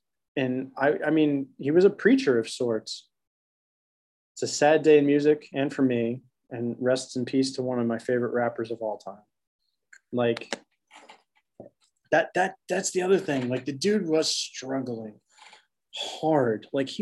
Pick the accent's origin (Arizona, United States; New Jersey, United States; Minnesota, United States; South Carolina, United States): New Jersey, United States; Red Bank; born there; But I was born in Red Bank, New Jersey.